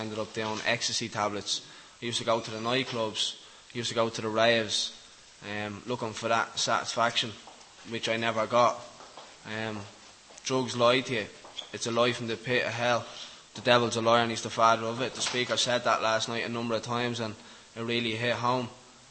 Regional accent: Dublin, Leinster, Ireland; As you were being told, you probably know from my accent, I'm from Dublin. I grew up a Roman Catholic.

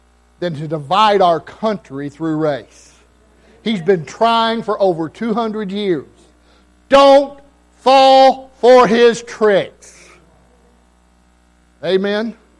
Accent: Southern United States, United States; Now, I'm from the South. I'm from the Bible Belt.

